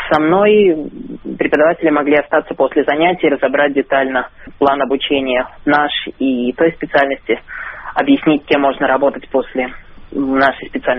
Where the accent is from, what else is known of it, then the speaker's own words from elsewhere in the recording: Minsk, Belarus; я сам из Беларуси, из Минска.